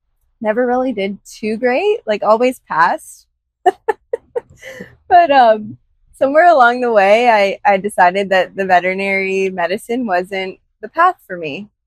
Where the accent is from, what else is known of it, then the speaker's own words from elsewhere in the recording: Charlotte, North Carolina, United States; Yeah, I grew up here in Charlotte, actually just a little bit south of here.